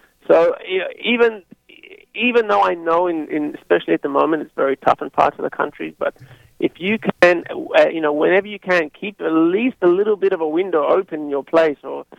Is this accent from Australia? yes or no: yes; Australia; moved away as an adult; now in United States; I come from Australia and I've been in the U.S. for 10 years.